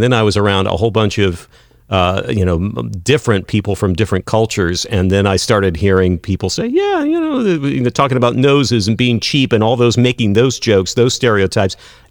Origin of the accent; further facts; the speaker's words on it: Texas, United States; moved away; growing up in West Texas, I experienced a certain amount of racism, sometimes within my own family